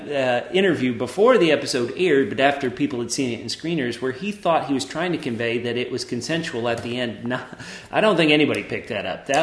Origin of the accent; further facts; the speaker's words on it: Fort Lauderdale, Florida, United States; born there; Yeah, I was born in Fort Lauderdale.